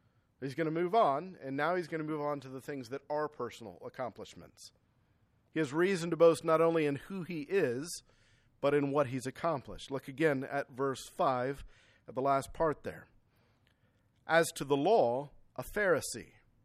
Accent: Texas, United States; I'm a Baptist. I'm Italian, but really I'm American. And further, I'm Texan.

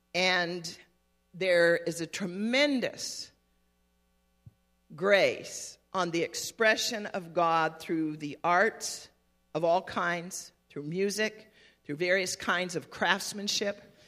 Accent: United States; I grew up essentially on the Navajo reservation, but frankly, I forgot about it.

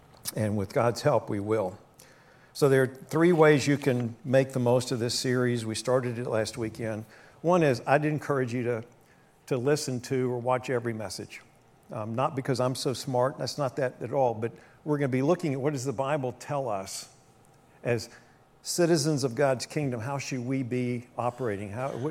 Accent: West Virginia, United States; I'm from West Virginia, and I'm fairly simple.

